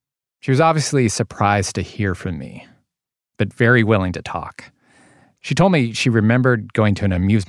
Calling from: New Jersey, United States; I live in New Jersey.

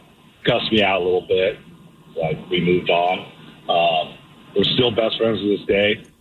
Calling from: Delaware, United States; from Delaware.

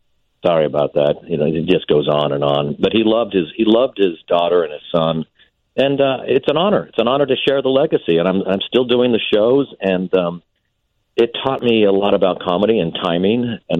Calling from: Los Angeles, California, United States; You know, I'm calling you from Los Angeles right now.

